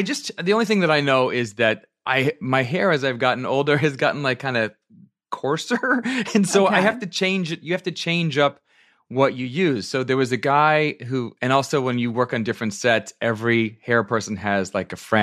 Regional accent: Virginia, United States; also born or lived in New York; I'm from Virginia. Well, I'm from upstate New York, but I was raised in Virginia, so I started going to Arena Stage as a kid.

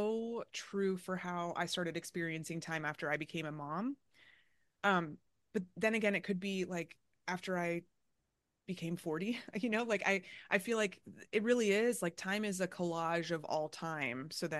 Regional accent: Orlando, Florida, United States; now in Chicago, United States; I grew up in Orlando, which is like LA, it's sprawl, and I live in Chicago, which is like New York.

